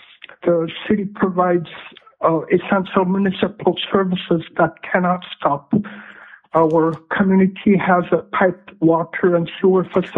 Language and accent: English; Tuksuk Bay, Alaska, United States; I am from Tuksuk Bay and representing city of Tuksuk Bay.